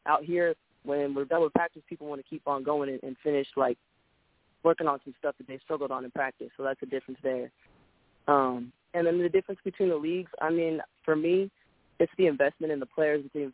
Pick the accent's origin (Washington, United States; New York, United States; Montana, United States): Washington, United States; Seattle; I'm from Seattle, Washington.